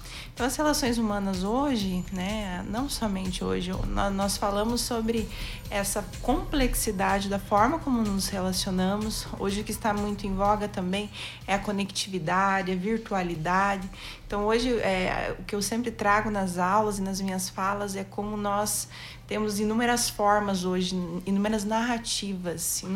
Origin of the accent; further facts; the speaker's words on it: Ponta Grossa, Paraná, Brazil; now in Guarapuava, Brazil; Eu, enfim, sou de Ponta Grossa, venho para cá, né, para Guarapuava.